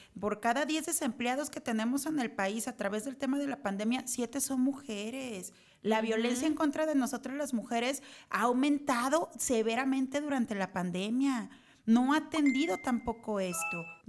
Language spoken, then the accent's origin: Spanish; Mexico; lo que nos termina agraviando más como mexicanos no es nada más la corrupción, sino el tema de la impunidad.